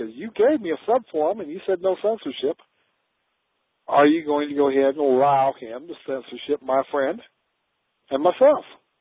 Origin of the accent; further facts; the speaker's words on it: South Dakota, United States; even though I was born and raised in Central South Dakota and thus a Westerner by birth.